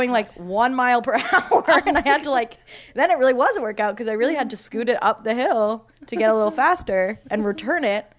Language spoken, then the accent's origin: English; Cleveland, Ohio, United States; I'm from Cleveland, and they tried Bird in Cleveland, and too many people were throwing it into Lake Erie.